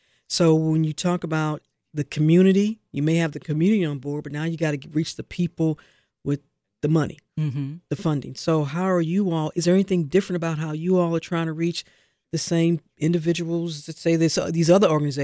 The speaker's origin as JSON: {"language": "English", "town": "St. Louis", "region": "Missouri", "country": "United States", "said": "I'm from the Midwest. You know, I'm from St. Louis, but I've been here since 96."}